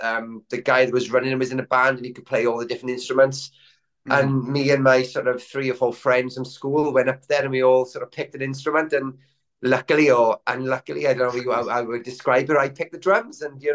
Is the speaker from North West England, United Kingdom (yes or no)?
no; Tredegar, Wales, United Kingdom; I grew up in Tredegar, yeah, but the boys obviously grew up in Swansea, yeah.